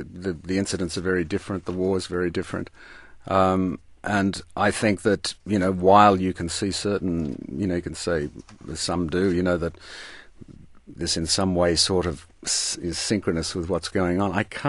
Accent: Australia; I think I'm many things before I'm an Australian.

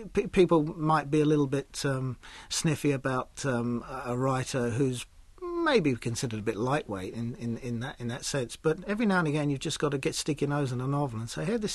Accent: England, United Kingdom; Well, he basically says that we're an island race that have subsumed anger into our culture

